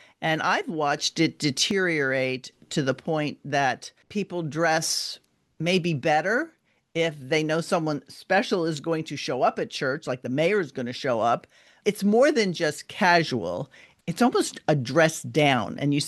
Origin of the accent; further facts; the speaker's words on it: New York, United States; I grew up in the Northeast in New York, and I was raised Catholic.